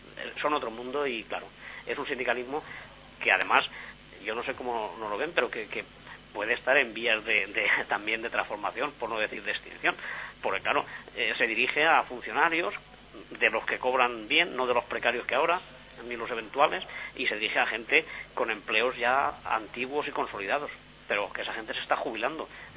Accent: Cuenca, Castilla-La Mancha, Spain; con todo el respeto a Cuenca, yo soy de Cuenca

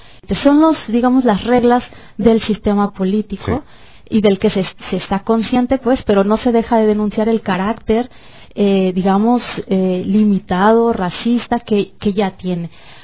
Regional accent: Mexico; nos hemos enfocado quienes somos mexicanos, estamos en condición de apoyar

